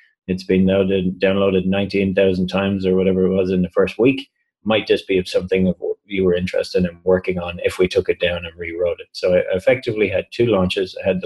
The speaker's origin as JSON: {"language": "English", "country": "Ireland", "said": "you know, I'm from Ireland."}